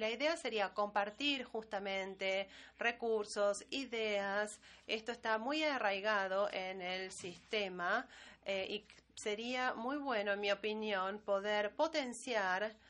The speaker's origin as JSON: {"language": "Spanish", "country": "Brazil", "said": "soy de Brasil, soy fellow."}